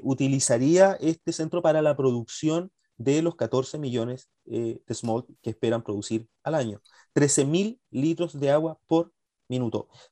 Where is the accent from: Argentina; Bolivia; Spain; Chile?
Chile; Mañihuales, Aysén; yo soy de Mañiguales, por cierto